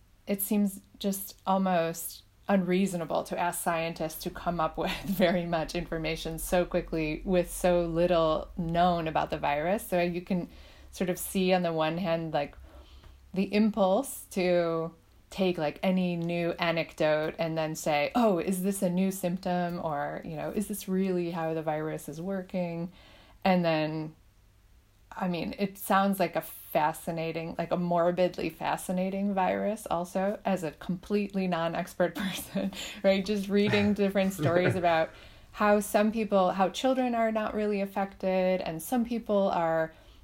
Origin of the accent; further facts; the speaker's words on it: United States; but as an American, I just have a perspective on it that it took so long to get any reaction.